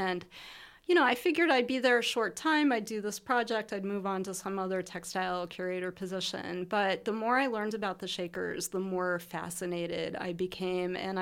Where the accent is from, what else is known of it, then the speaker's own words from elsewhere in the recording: Colorado, United States; Yeah, I grew up in Colorado, not far from Rocky Mountain National Park.